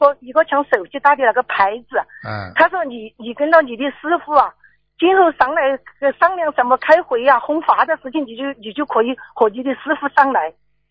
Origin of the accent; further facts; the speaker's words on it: Chengdu, Sichuan, China; 我是成都过来的。